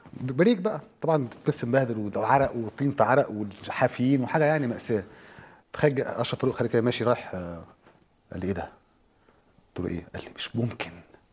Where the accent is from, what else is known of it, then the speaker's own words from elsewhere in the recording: Egypt; فاحنا الوحيدين اللي باين ان احنا مصريين